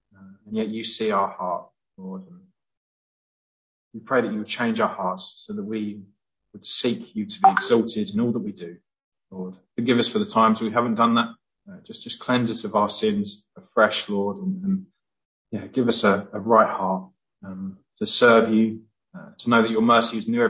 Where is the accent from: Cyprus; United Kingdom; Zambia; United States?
United Kingdom; East of England; I was born and raised in Essex, and my mum and dad would profess to be Christians